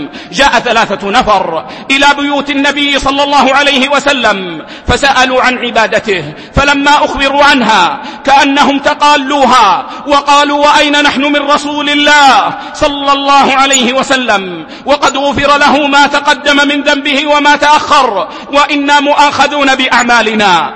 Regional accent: Saudi Arabia; now in United Arab Emirates; في بلدنا السعودية

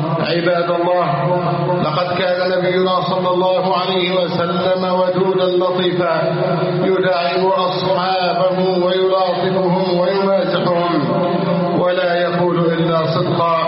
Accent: Egypt

